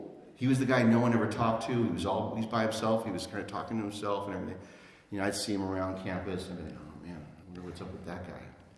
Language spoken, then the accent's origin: English; Santa Monica, California, United States; I grew up in Santa Monica.